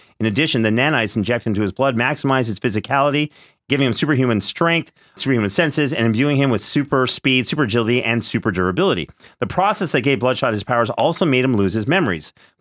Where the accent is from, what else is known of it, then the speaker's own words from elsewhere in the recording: Canada; now in Los Angeles, United States; I was born and raised in Canada